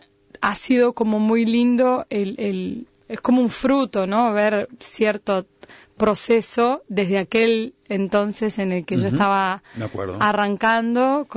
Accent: São Paulo, Brazil; Spanish is a second language; Yo soy paulista.

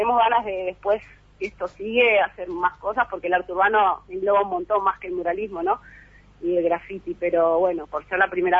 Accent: Montevideo, Uruguay; y ahora como que no vimos ninguno en Góes y somos todos de Góes, una cosa así. Estamos muy encariñados con el barrio, sí.

